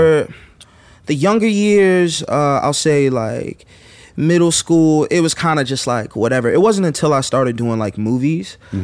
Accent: Brooklyn, New York, United States; Nah, I definitely took time because I'm really from Brooklyn.

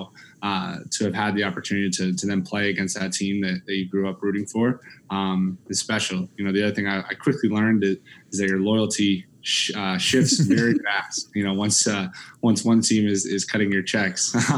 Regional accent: Northeast, United States; Yeah, so I grew up in the Northeast, like we had kind of talked about. So I grew up a Celtics fan.

